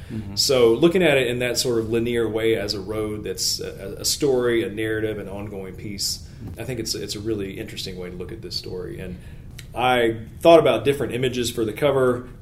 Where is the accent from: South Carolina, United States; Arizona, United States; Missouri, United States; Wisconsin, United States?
South Carolina, United States; Personally, you know, I grew up in South Carolina. I was part of the history growing up